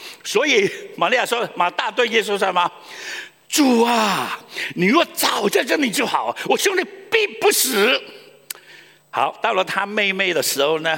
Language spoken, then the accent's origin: Chinese; Guangdong, China; 我们广东人说什么